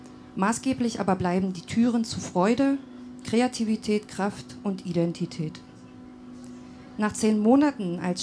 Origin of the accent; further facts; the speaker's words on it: Lusatia, Germany; ich komme ja aus der Lausitz und weiß auch, dass ich quasi Sorbin bin, wenn man das in einem ethnischen Verständnis so werten will.